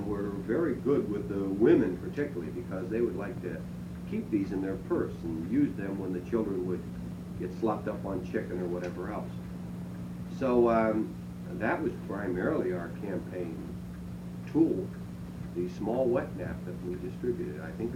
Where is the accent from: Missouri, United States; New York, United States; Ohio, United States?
Ohio, United States; Youngstown; I was always well known in the 4th Ward and throughout Austintown because I'm from the West Side.